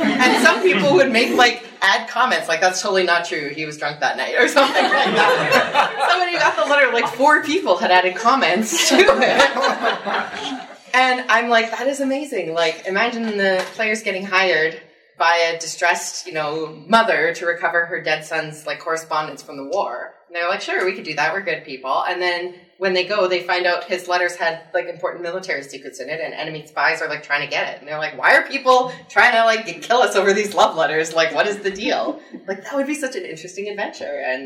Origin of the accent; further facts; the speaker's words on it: Canada; Well, you know, I'm Canadian